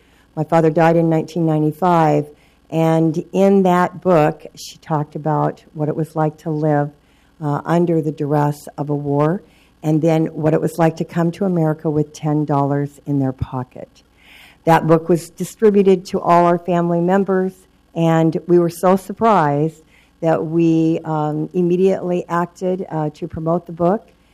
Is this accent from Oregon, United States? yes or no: yes; Oregon, United States; born there; I am a citizen of Oregon. I was born in Oregon.